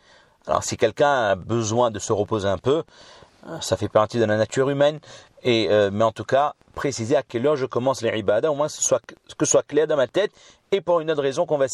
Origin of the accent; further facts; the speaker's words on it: Réunion; comme chez nous, à La Réunion, c'est le riz curry